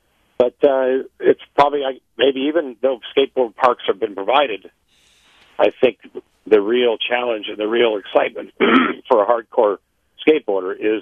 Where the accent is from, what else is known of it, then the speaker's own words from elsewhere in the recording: San Mateo, California, United States; The little city I grew up in San Mateo, California, here from where I'm calling